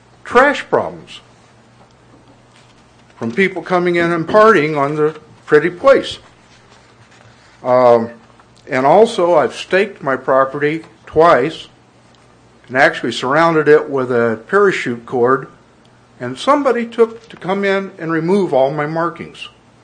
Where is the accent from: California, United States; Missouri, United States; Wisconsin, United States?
Missouri, United States; Washington; I'm from Washington, Missouri. I had to drive down here because I couldn't get information about what was going to be proposed.